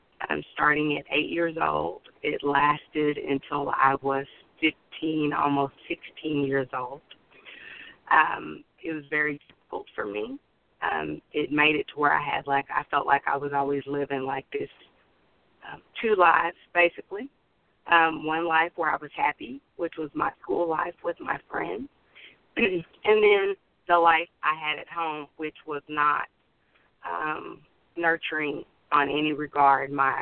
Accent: Fort Worth, Texas, United States; I grew up in Fort Worth, Texas.

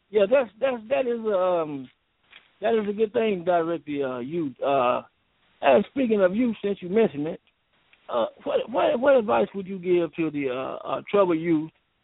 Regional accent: Mississippi, United States; Well, Mississippi, that's my hometown. I always go back. Tallahassee County.

